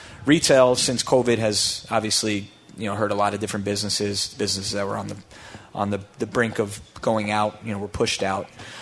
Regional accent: LaGrangeville, New York, United States; I grew up in Dutchess County. My grandparents were in Somers

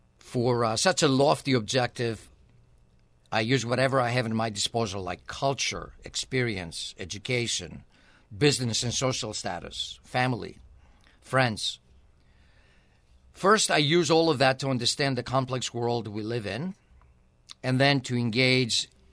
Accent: Greece; moved away as an adult; I'm an immigrant. Legal, that is. Yep. I came from Greece in 1981 to attend engineering school.

